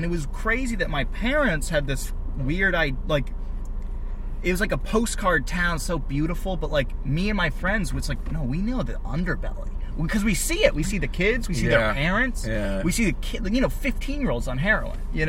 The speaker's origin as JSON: {"language": "English", "region": "New Hampshire", "country": "United States", "said": "Well, I'm from New England. I'm from New Hampshire specifically, and the heroin epidemic destroyed us. a lot of heroin in the area I grew up."}